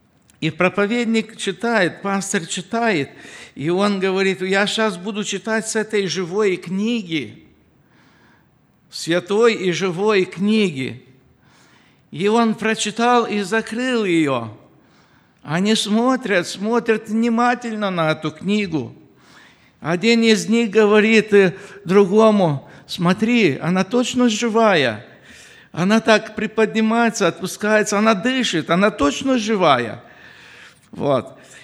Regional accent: Moldova; Я помню, я знаю румынский язык, я молдаванин

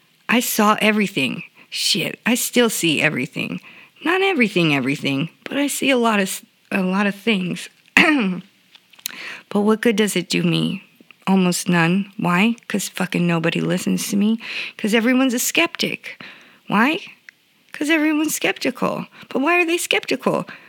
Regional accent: California, United States; I'm from Orange County, bruh. I think we invented the pun

